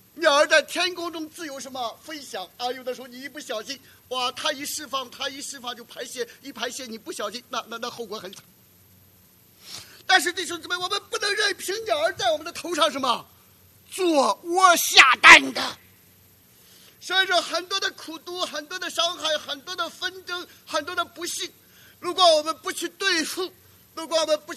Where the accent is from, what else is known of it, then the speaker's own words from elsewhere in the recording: Shandong, China; 我们男人就是这样，尤其是我们山东人就是这样。